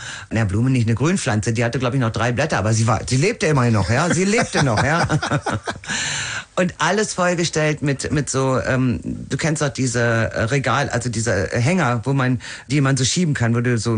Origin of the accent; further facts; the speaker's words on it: Germany; Ich als Deutsche